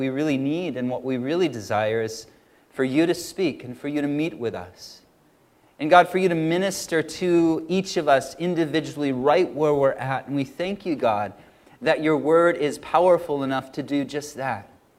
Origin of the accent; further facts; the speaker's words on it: United States; now in New Zealand; I'm American, so I thought it was rubgi the whole time.